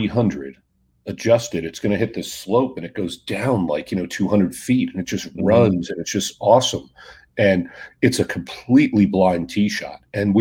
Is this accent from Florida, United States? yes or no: yes; Florida, United States; now in San Diego, United States; look, I grew up in Florida. I live in San Diego, and I've never seen anything like this place.